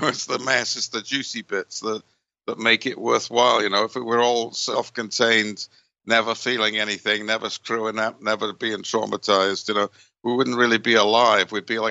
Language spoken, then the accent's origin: English; Wales, United Kingdom; now in United States; I'm Welsh, and I love Welsh culture, and, you know, my childhood and my all that, but I'm not so exclusively Welsh that I can't enjoy being American too, you know, and living in America.